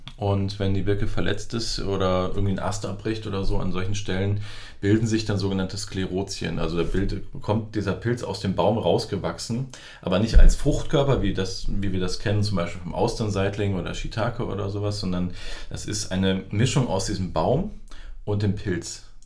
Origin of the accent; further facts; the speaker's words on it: Kassel, Hesse, Germany; born there; mein gebürtig komme ich aus Kassel